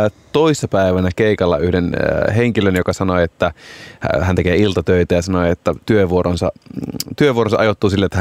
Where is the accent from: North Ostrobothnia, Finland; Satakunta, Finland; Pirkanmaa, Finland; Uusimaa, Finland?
North Ostrobothnia, Finland; Oulu; Meillä Oulussa tuli päivittäin Kaleva